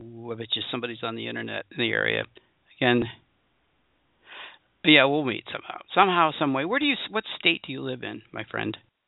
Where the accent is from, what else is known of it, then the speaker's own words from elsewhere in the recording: Michigan, United States; I'm from Michigan originally.